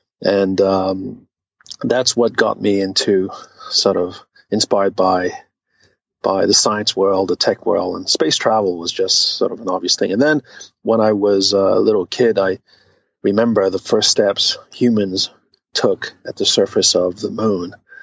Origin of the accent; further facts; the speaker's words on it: Hong Kong; I was born in Hong Kong. I spent my little childhood in Hong Kong.